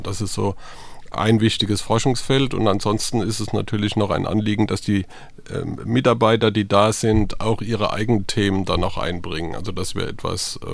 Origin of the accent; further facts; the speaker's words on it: Mannheim, Baden-Württemberg, Germany; accent: Mannheim dialect; also born or lived in Heidelberg / Freiburg; Also ich das hört man am Dialekt nach wie vor, ich bin ein Mannheimer und habe dann studiert in Heidelberg, war dann ein Jahr in der Schweiz, in Lausanne, bin dann nach Freiburg gekommen, war dann auch sehr lange in Freiburg